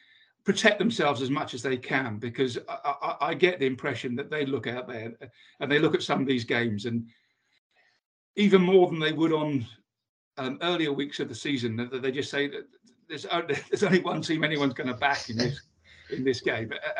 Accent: Bournemouth, South West England, United Kingdom; Bournemouth, which is my hometown club

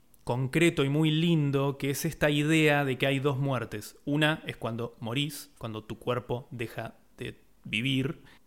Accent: Buenos Aires, Argentina; por lo menos de donde soy yo, que es Buenos Aires

